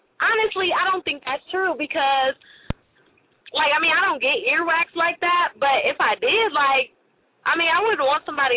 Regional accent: California, United States; Like, see, I'm from California. We don't do them old wife tales.

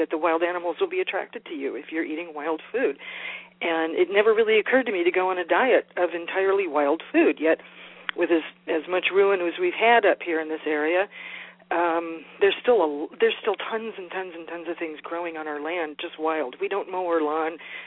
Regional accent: Los Angeles, California, United States; now in Tennessee, United States; I grew up in the city. I grew up in Los Angeles and, moved here to the mountains of Tennessee about 8 years ago.

